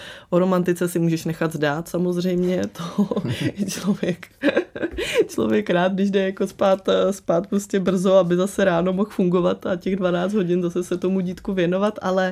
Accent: Slovakia; protože jsem ze Slovenska, tak samozřejmě jsme cestovali na Slovensko každý rok.

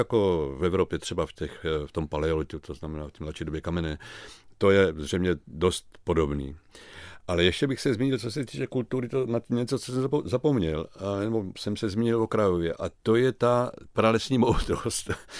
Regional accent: South Moravia, Czechia; born there; já jsem se narodil na Týšní Moravě

